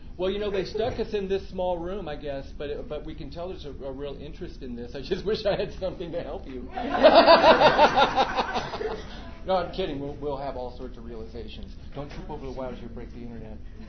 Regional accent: South Bend, Indiana, United States; I thought University of South Bend. It just doesn't exist. That's my hometown.

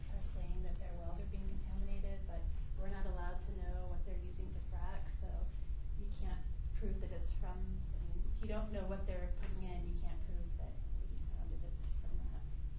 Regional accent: Colorado, United States; Yeah, I'm from Colorado. We have a lot of fracking going on for gas.

